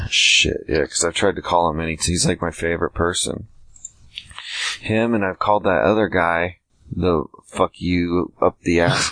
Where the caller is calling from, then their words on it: United States; Yes, I'm calling from the United States of America, greatest country in the world. I mean, I am an American.